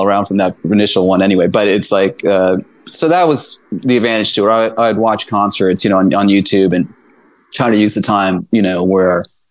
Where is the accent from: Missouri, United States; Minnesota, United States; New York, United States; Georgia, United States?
New York, United States; Queens; my lease ended in Manhattan at the time, which is the only year I've lived actually in Manhattan, growing up in Queens, but it's like, okay, I'm going to go to Austin, you know?